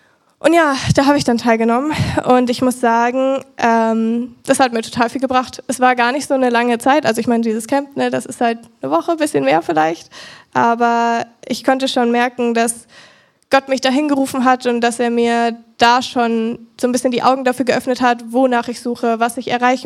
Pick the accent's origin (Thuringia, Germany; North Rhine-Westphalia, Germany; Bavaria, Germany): Bavaria, Germany; Nuremberg; born there; moved away; ich bin in Nürnberg geboren, bin dann hergezogen und seitdem bin ich, glaube ich, immer hier.